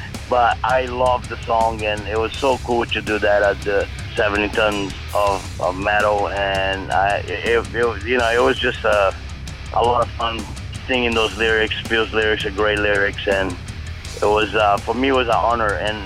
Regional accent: Brazil; we're from Brazil

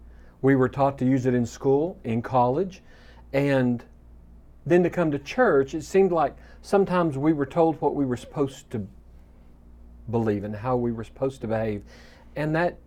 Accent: Amarillo, Texas, United States; I grew up in Amarillo and grew up in an a cappella fellowship. So I grew up in the Church of Christ.

